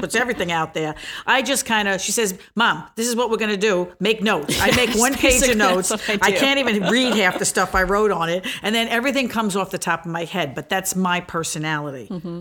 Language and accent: English; Brooklyn, New York, United States; born there; accent: New York; now in New Jersey, United States; I live at the Jersey Shore now, but I was born in Brooklyn.